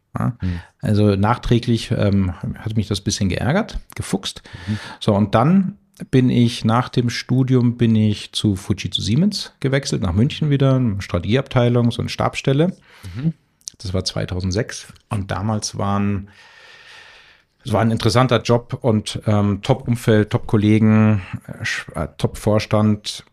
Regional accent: Vienna, Austria; Ich bin in Wien aufgewachsen und habe dort an der WU Betriebswirtschaft studiert.

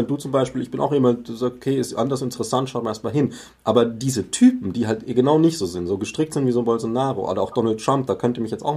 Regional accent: Bavaria, Germany; Ich komme aus Bayern, klar

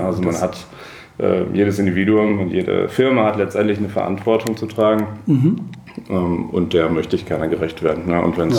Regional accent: Cologne, North Rhine-Westphalia, Germany; ich bin eigentlich Kölner. Studiert habe ich in St. Augustin

